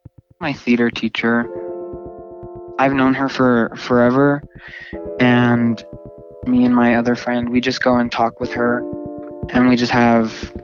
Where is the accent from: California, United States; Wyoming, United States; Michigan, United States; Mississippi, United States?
Wyoming, United States; Evanston; I'm from Evanston, Wyoming.